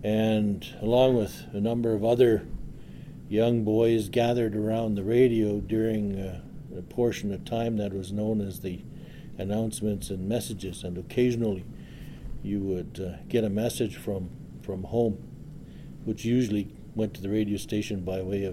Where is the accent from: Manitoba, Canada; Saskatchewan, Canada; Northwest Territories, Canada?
Northwest Territories, Canada; Sachs Harbour; I'm Inuvialuit. I come from Sax Harbor on Banks Island, which is in the High Arctic Islands, Canada's most western island, closest to Alaska.